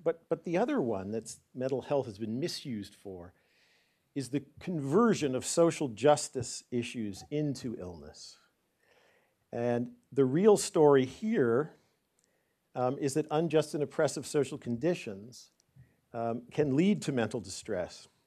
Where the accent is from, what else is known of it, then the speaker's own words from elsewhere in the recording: Ontario, Canada; I come from Ontario.